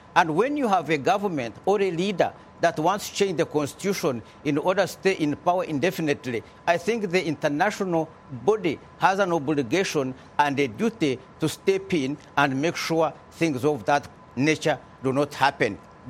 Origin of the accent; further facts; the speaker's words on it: Uganda; and I come from Uganda, what he said is not what is happening at home.